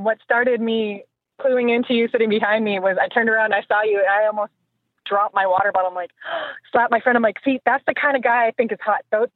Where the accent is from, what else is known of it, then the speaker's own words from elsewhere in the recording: Ireland; I'm Irish, so if I didn't have bad luck, I wouldn't have any luck at all.